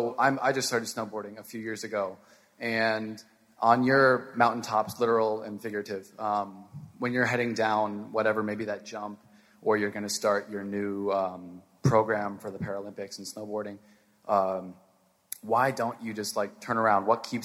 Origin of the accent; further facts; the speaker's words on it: Columbus, Ohio, United States; I'm from Columbus, Ohio.